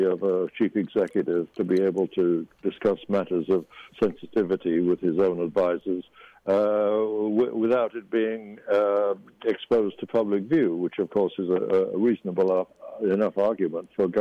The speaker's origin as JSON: {"language": "English", "region": "New York", "country": "United States", "tie": "born or raised there", "said": "that has interesting ramifications for the entire governance of my home state of New York."}